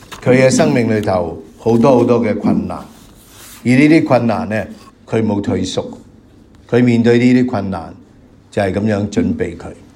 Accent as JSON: {"language": "Cantonese", "country": "China", "said": "我哋過新年啦，一年要過去喺我哋中國人嘅年，"}